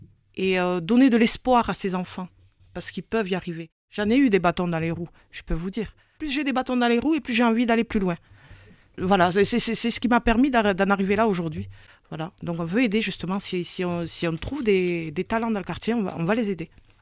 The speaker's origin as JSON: {"language": "French", "region": "Occitanie", "country": "France", "tie": "born or raised there", "said": "On a grandi à Bellefontaine, on a vécu à la Rainerie, donc le Mirail..."}